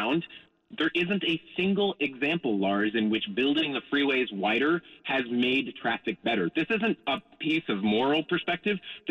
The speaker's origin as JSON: {"language": "English", "town": "Beaverton", "region": "Oregon", "country": "United States", "tie": "born or raised there", "said": "I grew up in Beaverton."}